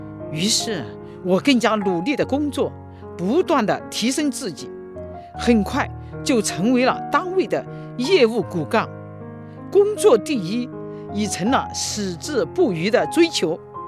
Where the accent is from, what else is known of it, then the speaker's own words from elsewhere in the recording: Hejiang, Sichuan, China; 我是一名土生土长的合江人，17岁时下乡到百米乡当知青